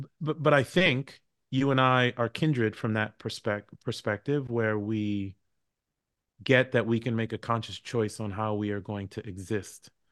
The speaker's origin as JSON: {"language": "English", "town": "Boston", "region": "Massachusetts", "country": "United States", "tie": "born or raised there", "also_born_or_lived": "New York", "lives_now": "Washington, United States", "said": "I was born in New York, raised in Boston, live in Washington, D.C. I know the East Coast."}